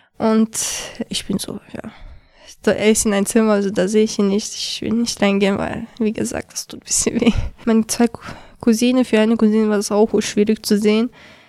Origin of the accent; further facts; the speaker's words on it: Chechnya, Russia; ich bin 13 Jahre alt und ich komme aus Tschetschenien.